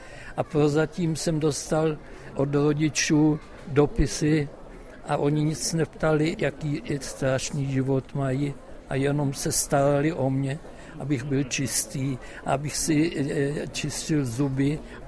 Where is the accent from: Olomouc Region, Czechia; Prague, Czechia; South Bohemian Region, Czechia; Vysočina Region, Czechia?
Vysočina Region, Czechia; Jihlava; also born or lived in Benešov nad Ploučnicí; Narodil jsem se v Benešově nad Ploučnici, ale potom, když byl víc a víc antisemitism, tak jsme se přestěhovali do Jihlavy